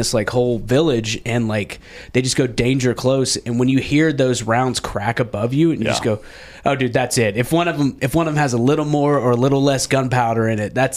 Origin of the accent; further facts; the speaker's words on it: Memphis, Tennessee, United States; You know, I grew up in Memphis, Tennessee, so I'm, you know, grew up in the shadow of the Delta over there in the Mississippi mud water.